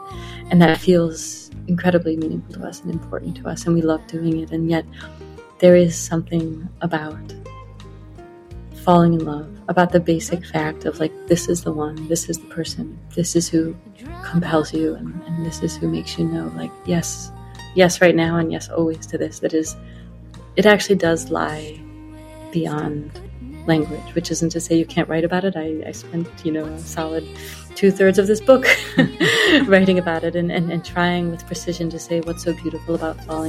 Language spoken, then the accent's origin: English; Ohio, United States; I grew up in Ohio.